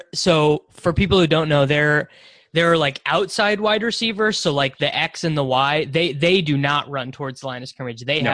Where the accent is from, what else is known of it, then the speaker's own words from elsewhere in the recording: Kansas, United States; I'm from like a small town in Kansas though, so there wasn't a giant talent pool there.